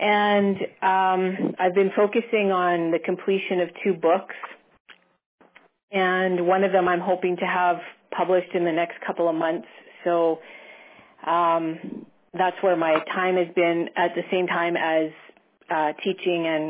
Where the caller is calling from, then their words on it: Edmonton, Alberta, Canada; I'm calling from Edmonton, Canada.